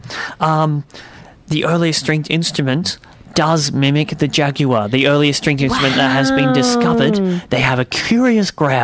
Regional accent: United Kingdom; So, well, look, I'm from Britain, so cut me some slack.

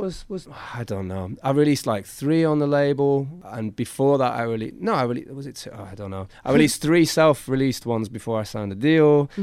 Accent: Manchester, North West England, United Kingdom; So I grew up in Manchester, in England

